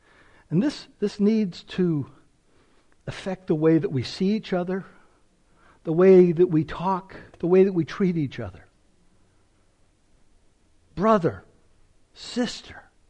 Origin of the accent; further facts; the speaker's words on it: Canada; And that comes before our Canadian citizenship. And I love being a Canadian citizen. I really do.